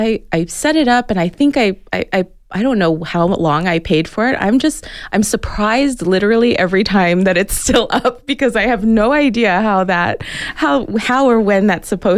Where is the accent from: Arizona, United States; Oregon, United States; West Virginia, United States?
Arizona, United States; Tucson; I grew up in Tucson. Tucson is my town. I know it inside out. I grew up in Ward 1 on the south side.